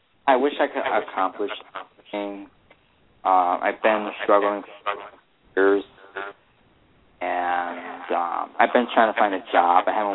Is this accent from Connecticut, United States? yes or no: yes; New Britain, Connecticut, United States; born there; I was born in Connecticut, 1:18 a.m.